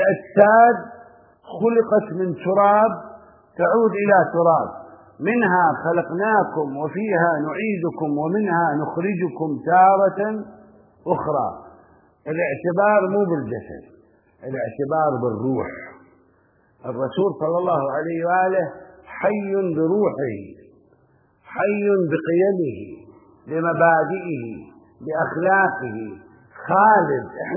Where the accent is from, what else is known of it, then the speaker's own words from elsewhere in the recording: Karbala, Karbala Governorate, Iraq; كان عندنا في كربلاء بالمناسبة، كان عندنا في كربلاء